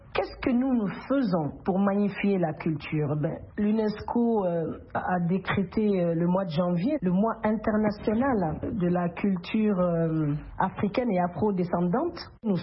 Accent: Guinea; je suis guinéenne d'origine Loma

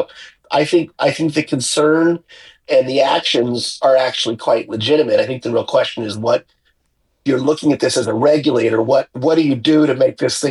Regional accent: United States; you know, as an American, I think our law or legislation is even further behind

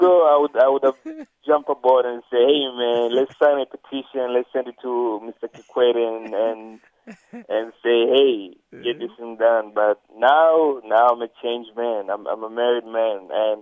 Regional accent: Tanzania; Going according to my religion, which is Roman Catholic, it's not allowable. It's like a big no-no. But growing up in Tanzania

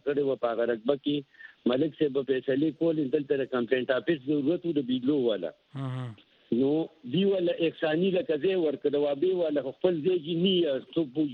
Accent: Mardan, Khyber Pakhtunkhwa, Pakistan; هوتی مردانی

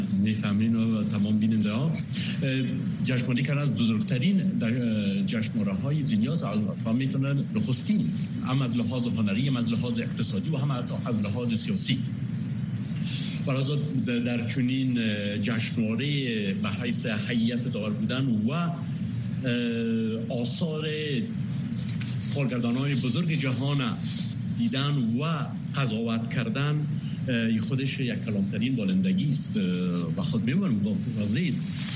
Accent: Afghanistan; moved away as an adult; سن 20 سالگی از افغانستان آمدم بیرون

